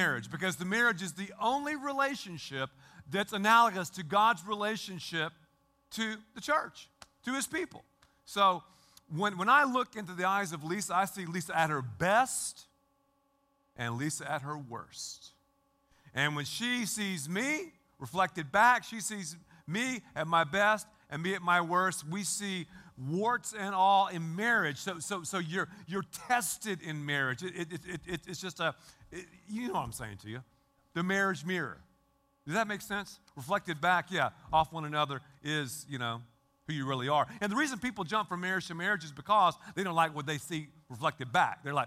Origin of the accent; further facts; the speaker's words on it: Raleigh, North Carolina, United States; born there; And I was born in Raleigh. I was born in Raleigh, North Carolina. So I'm literally back home.